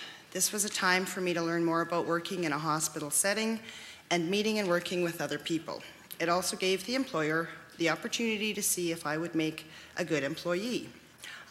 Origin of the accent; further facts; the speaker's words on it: Muskowekwan, Saskatchewan, Canada; I am First Nation from Musk-Peaton in Saskatchewan.